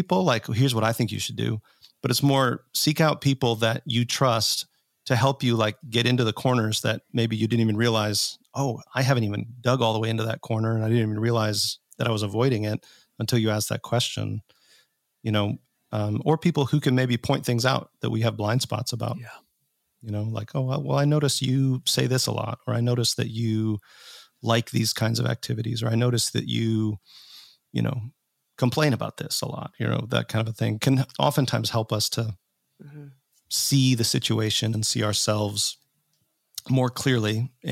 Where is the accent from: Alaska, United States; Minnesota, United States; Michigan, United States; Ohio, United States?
Minnesota, United States; now in Indiana, United States; Although the irony is, when I grew up in Minnesota, and you didn't call